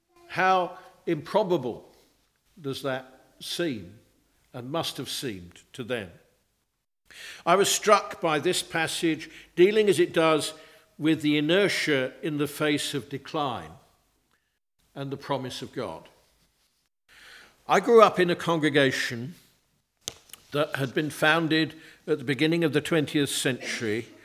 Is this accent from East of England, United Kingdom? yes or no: yes; Cambridge, East of England, United Kingdom; I tell people, I come from Cambridge.